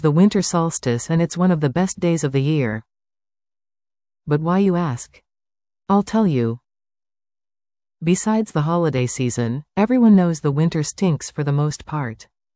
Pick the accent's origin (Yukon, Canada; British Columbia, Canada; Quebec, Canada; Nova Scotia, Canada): British Columbia, Canada; You can tell I'm from the Lower Mainland because I didn't bring up the rain.